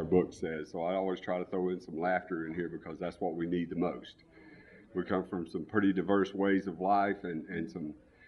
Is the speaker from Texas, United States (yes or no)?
no; Atlanta, Georgia, United States; I was born in Atlanta in 1953, and in Atlanta, I grew up all around here. My family comes from the Blue Ridge Mountains, where we brewed moonshine for generations.